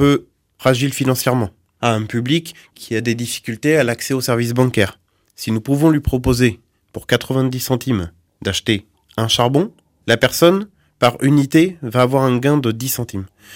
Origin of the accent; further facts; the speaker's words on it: Le Havre, Normandy, France; Je viens du Havre, qui est une liaison directe fluviale avec l'Angleterre.